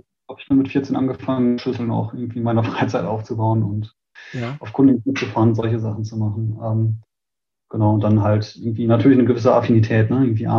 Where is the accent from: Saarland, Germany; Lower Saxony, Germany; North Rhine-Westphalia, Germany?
North Rhine-Westphalia, Germany; Münster; born there; Ich bin 34 Jahre alt, ich bin in Münster geboren, in der Nähe Münster. Von Münster auch geboren. Ja, Münster, das schöne Münster.